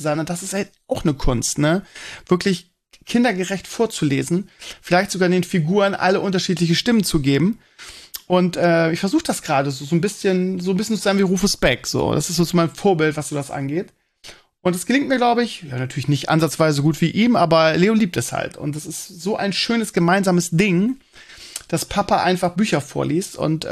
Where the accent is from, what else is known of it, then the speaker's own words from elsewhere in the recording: Bremen, Germany; ich kannte die als Bremer vorher nicht.